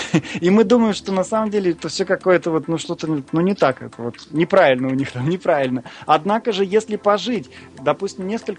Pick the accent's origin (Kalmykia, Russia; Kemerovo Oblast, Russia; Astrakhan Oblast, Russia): Astrakhan Oblast, Russia; Astrakhan; born there; moved away; Я, например, когда из Астрахани приехал, я родился в Астрахани, южный город, много солнца, люди очень эмоциональные и достаточно открытые.